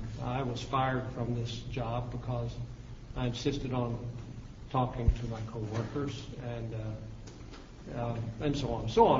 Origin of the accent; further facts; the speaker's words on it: Arkansas, United States; also born or lived in Memphis, Tennessee; I come from Arkansas. I was born in Memphis, Tennessee, pretty close to where the Klan was supposedly organized.